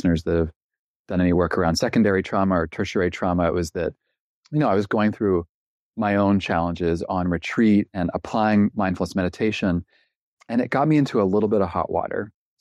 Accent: Canada; I'm originally from Canada. I trained as a psychotherapist in British Columbia.

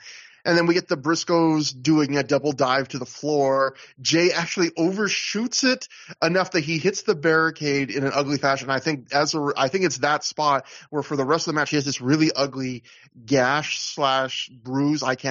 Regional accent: Canada; As a Canadian, I am legally obligated to love those spots.

